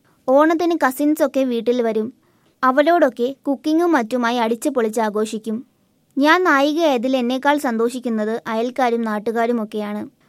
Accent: Thiruvananthapuram, Kerala, India; ഞാനും തിരുവനന്തപുരത്തുകാരിയാണ്. കോവളത്താണ് വീട്.

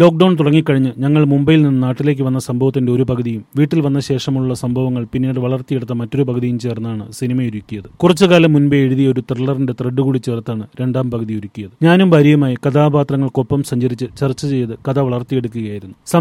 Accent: Puthuppally, Kerala, India; അതെ, കോട്ടയത്തെ പുതുപ്പള്ളിയാണ് എന്റെ നാട്. നാടെന്നും എന്റെ ഒരു നൊസ്റ്റാൾജിയാണ്.

